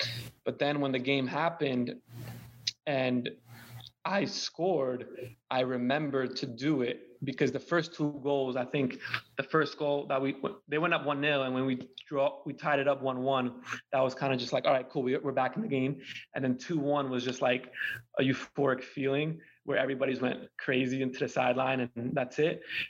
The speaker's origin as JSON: {"language": "English", "country": "United States", "said": "Sorry, I'm American. I don't even know what it's called."}